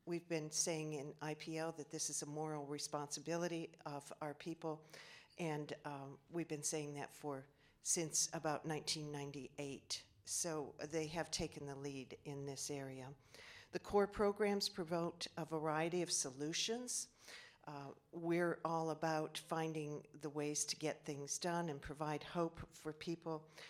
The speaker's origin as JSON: {"language": "English", "region": "North Carolina", "country": "United States", "said": "you can tell I'm from North Carolina"}